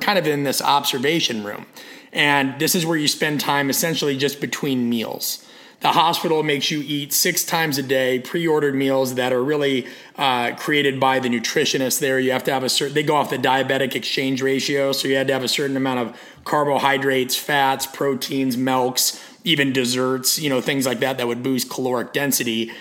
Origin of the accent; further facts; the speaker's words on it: Omaha, Nebraska, United States; No, I grew up in Omaha, Nebraska.